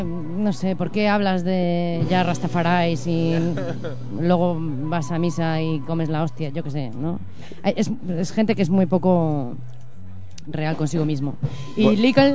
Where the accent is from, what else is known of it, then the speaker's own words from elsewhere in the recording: Cantabria, Spain; que soy muy cántabra yo también